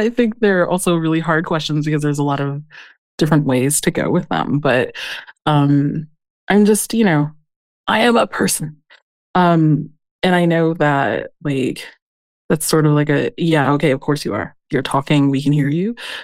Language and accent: English; Colorado Springs, Colorado, United States; also born or lived in France; now in Germany; I'm Black and Chamorro, so my mother comes from the island of Guam. Yeah, I grew up in the United States, raised in Colorado Springs, Colorado. I live in Europe